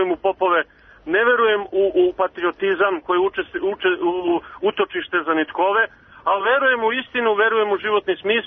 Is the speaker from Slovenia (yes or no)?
no; Vršac, Vojvodina, Serbia; Iz Vršca sam rodom, da.